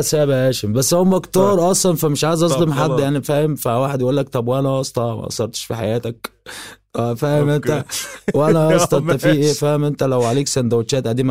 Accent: Upper Egypt, Egypt; انا صعيدي متربي في في في الزرع

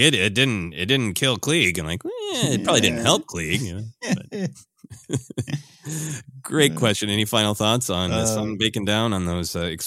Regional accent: Minnesota, United States; Growing up in Minnesota, where Minnesota outside of Minnesota is kind of famous for being cold.

